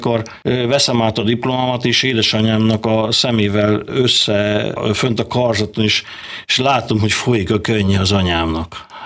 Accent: Balotaszállás, Bács-Kiskun, Hungary; Kiskunhalason születtem, a világ legszebb városába. Hát ennél csodálatosabb városban én még nem voltam.

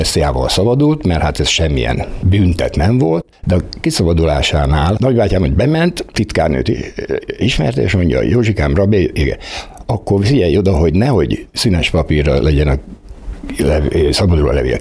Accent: Kiskunhalas, Bács-Kiskun, Hungary; Kiskunhalason születtem, hát mindjárt honfoglalás után 1952-ben. Minden itt történt velem, ami iskola, középiskoláig

